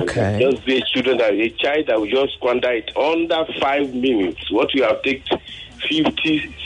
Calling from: Ikorodu, Lagos, Nigeria; from Ikorodu.

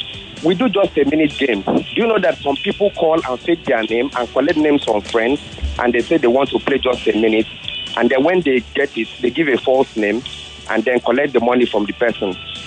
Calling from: Amoa, Nigeria; I'm calling from Amoa.

